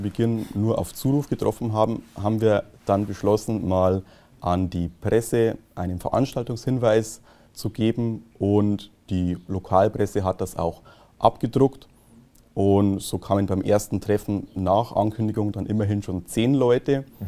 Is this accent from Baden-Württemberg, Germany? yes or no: no; Bavaria, Germany; Nandlstadt liegt im Landkreis Freising, das ist hier nördlich von München, in der Nähe vom Münchner Flughafen. Kleiner Ort, mein Heimatort.